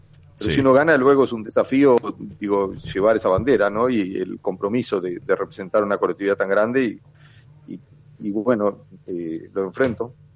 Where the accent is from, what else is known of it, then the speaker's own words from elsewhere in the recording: Uruguay; nosotros como uruguayos